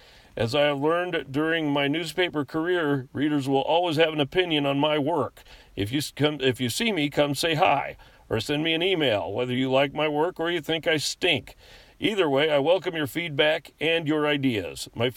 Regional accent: Washington, United States; I was born and raised near Seattle and learned to love sports through a childhood obsession with the Seattle Mariners and Seahawks.

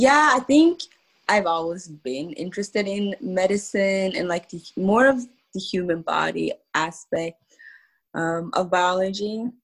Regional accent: Stockholm, Stockholm County, Sweden; English is a second language; I am from Stockholm, Sweden

